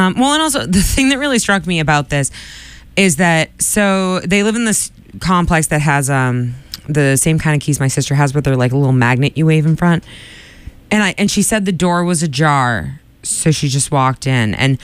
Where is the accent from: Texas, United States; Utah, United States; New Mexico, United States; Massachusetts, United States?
Massachusetts, United States; Quincy; No, I am from Quincy, Massachusetts.